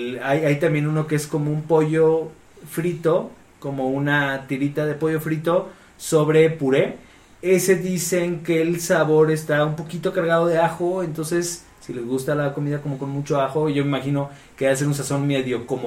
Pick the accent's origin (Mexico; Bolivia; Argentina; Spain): Mexico; Por extraño que pueda sonar para nosotros como mexicanos, tomar en agua chipotle.